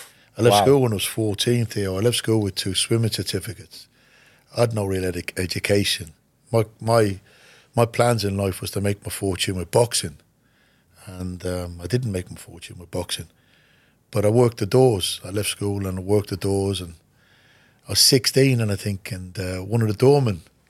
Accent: Ireland; And my dad used to say I was a failure as an Irishman because it's expected of the paddies to drink, you know.

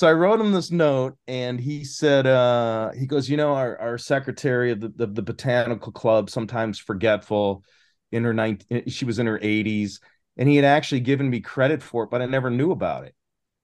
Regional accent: Detroit, Michigan, United States; So I grew up in Metro Detroit

